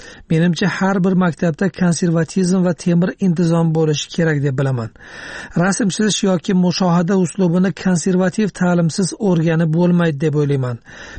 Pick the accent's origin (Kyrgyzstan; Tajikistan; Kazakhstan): Kyrgyzstan; Qiziltuq, Jalal-Abad Region; Men o'sha paytda O'sh viloyatiga qarashli Qorasuv tumanida ulg'aydim. O'zbekistonning Namangan viloyatiga chegaradosh Sarichelak tog'larida bolaligim o'tdi. Men yashagan Qiziltuq qishlog'ida faqat O'zbek TV'si ko'rsatar edi.